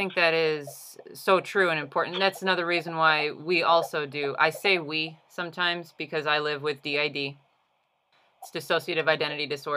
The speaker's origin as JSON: {"language": "English", "town": "Chicago", "region": "Illinois", "country": "United States", "said": "because I'm from Chicago, right? So I'm quite familiar with the Blackhawks."}